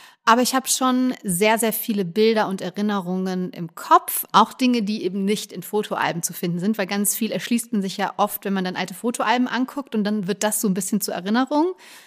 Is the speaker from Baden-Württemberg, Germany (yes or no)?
no; Munich, Bavaria, Germany; Also ich bin mit meinen Eltern in Schwabing aufgewachsen und meinem größeren Bruder.